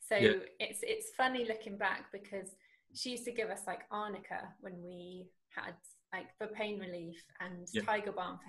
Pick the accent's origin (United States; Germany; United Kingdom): United Kingdom; South East England; I grew up in the New Forest, like near Southampton, and it wasn't available there.